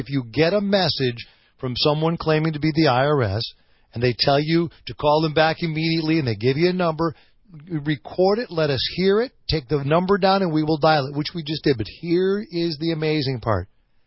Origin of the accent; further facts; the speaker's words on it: Wisconsin, United States; in Dodge County, Wisconsin, right down the road from my hometown.